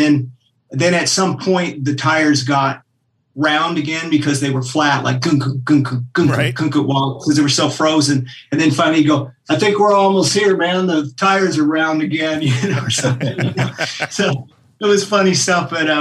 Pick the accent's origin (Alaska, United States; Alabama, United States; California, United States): Alaska, United States; Anchorage; I grew up in Anchorage, Alaska of all.